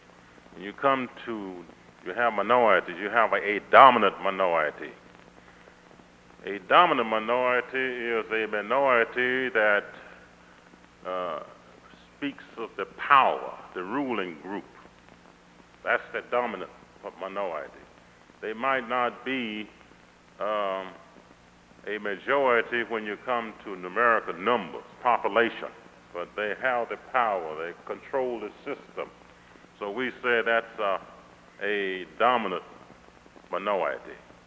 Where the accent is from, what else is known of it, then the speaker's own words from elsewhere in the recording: Alabama, United States; I came from a section of the country that I compare with South Africa. I came from Alabama. Section in Alabama known as the Black Belt.